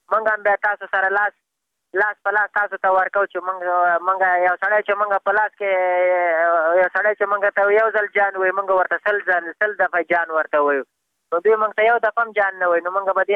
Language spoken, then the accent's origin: Pashto; Afghanistan; بس خو موږ هم د افغانستان بچیان یو، د افغانستان معلولین یو، پوه موږ باندې افغانستان ډېر ګران دی